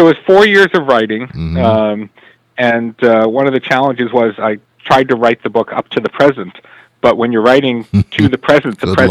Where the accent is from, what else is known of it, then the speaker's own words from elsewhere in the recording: Newton, Massachusetts, United States; also born or lived in Boston; Yeah, born in Boston, lived in Brighton as a baby. Mm-hmm. My family moved to Newton in the early 1970s. I grew up in Newton, went to Newton North.